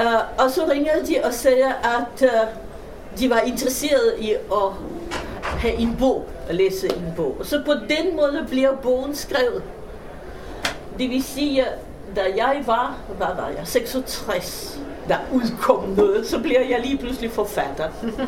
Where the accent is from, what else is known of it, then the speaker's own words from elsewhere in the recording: Russia; Danish is a second language; moved away as an adult; now in Denmark; og jeg taler med accent, og det er fordi jeg kommer fra Rusland, eller dengang Sovjetunionen.